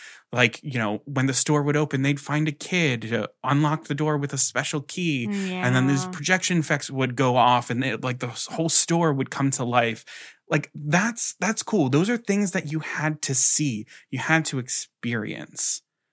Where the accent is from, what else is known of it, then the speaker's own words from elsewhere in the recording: White Marsh, Maryland, United States; It was a little microcosm of that happening in my hometown, like in White Marsh Mall.